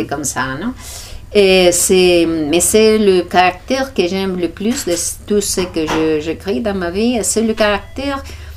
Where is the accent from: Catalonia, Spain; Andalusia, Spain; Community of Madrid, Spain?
Community of Madrid, Spain; French is a second language; Je suis espagnole, je vis à Madrid, je suis aussi journaliste.